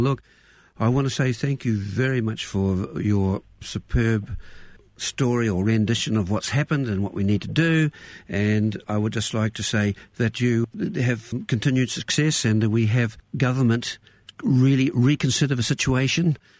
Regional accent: Matamata, Waikato, New Zealand; I'm a hillbilly from Matamata

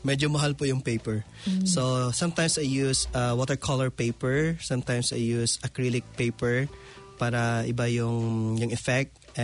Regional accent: Mindanao, Philippines; born there; also born or lived in Manila; no permanent address. In the sense that nasa seminary ako before, although pinanganak ako sa Mindanao, but my parents are from Iloilo.

